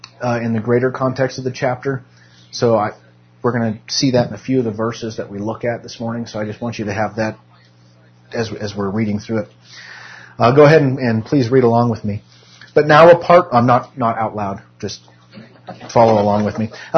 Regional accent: Carson City, Nevada, United States; I grew up in Carson City, Nevada, but just near Carson City, Nevada is Virginia City, Nevada.

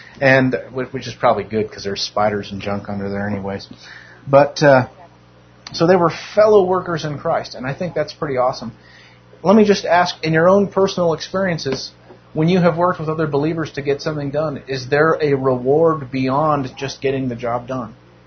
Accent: Nevada, United States; Because growing up in Nevada in the casinos, there was none of that.

